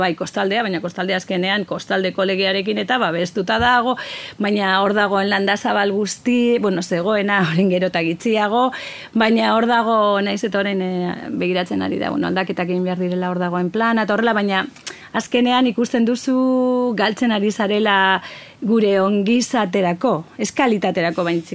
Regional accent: Getxo, Basque Country, Spain; bueno, hori igual gehiago nire herrian, ez? Getxo, nik uzita zenbat aldaketa zeuden egiten

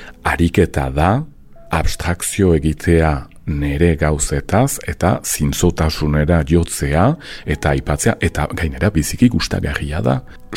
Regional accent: Saint-Pée-sur-Nivelle, Nouvelle-Aquitaine, France; Ni senpertara naiz, euskalduna naiz, eskuara banakien kasi galdu nuen berreskuratu dut, fededuna naiz, familiaren aldetik hola baita

